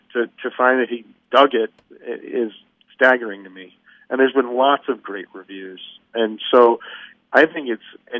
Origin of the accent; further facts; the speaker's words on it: New York City, New York, United States; born there; also born or lived in Philadelphia / Cheltenham; I was born in New York City, Pennsylvania for a while. I lived in Philly for a long time.